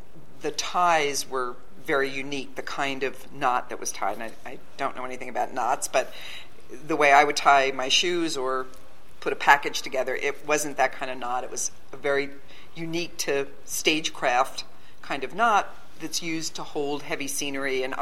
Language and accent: English; New York City, New York, United States; I was then, as a young prosecutor, as a New Yorker, as a fan of the ballet and a longtime subscriber to events at the Metropolitan Opera House